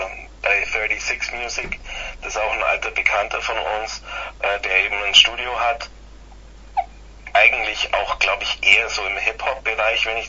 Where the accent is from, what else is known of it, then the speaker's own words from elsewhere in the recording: Ulm, Baden-Württemberg, Germany; Also quasi bei Ulm ums Eck. Wir kommen ja aus Ulm und der Ecke Ulm.